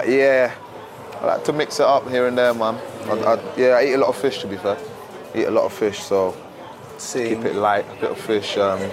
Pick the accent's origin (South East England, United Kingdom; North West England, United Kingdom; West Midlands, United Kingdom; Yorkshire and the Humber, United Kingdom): South East England, United Kingdom; Milton Keynes; now in London, United Kingdom; I'm from Milton Keynes originally, so it's not actually that far. It's a half-hour train.